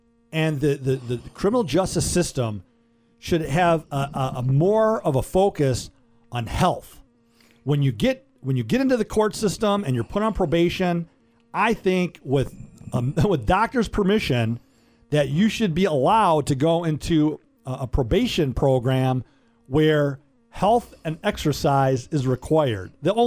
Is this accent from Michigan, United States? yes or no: yes; Detroit, Michigan, United States; I can relate to some of their stories because when I was growing up in Metro Detroit, I made some poor choices.